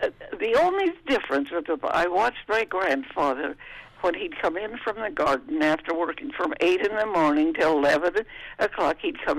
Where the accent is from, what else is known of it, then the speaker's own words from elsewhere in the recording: Iowa, United States; I am ever so grateful that I grew up in Iowa on that Iowa farm during the Depression years.